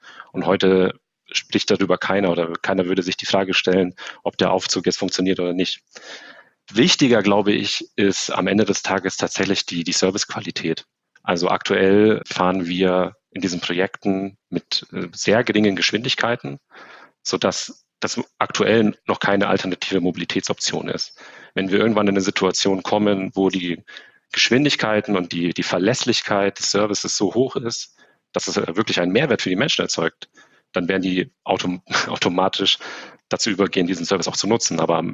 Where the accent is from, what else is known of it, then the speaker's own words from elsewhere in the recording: Bavaria, Germany; bei uns in Bayern.